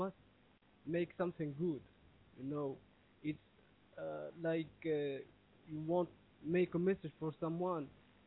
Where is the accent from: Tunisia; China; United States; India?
Tunisia; I'm from Tunisia, as you know. I have 29 years.